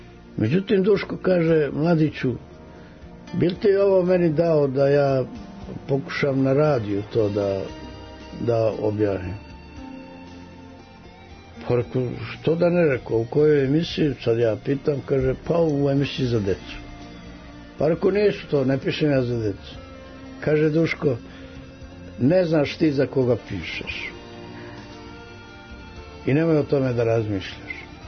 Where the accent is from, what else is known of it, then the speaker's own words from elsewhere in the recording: Užice, Šumadija and Western Serbia, Serbia; Ja sam došao iz Užica sa gomilom pesama napisanih u to vreme.